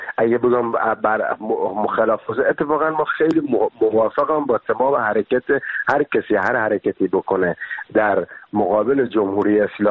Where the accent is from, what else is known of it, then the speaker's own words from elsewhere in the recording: Bushehr, Iran; خب بچه کجا، خب بچه بوشهرم